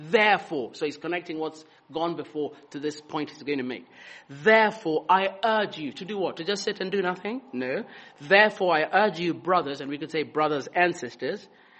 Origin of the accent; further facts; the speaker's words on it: Kenya; now in United Kingdom; So I was born and brought up in Kenya, met Rachel here in the UK, got married, served with the Anglican Church for five years first. And we tried to go back to Kenya in 2015